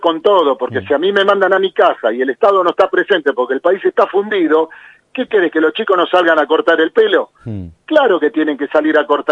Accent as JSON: {"language": "Spanish", "town": "Villa Carlos Gardel", "region": "Buenos Aires Province", "country": "Argentina", "said": "Yo vengo de la Villa Carlos Gardel"}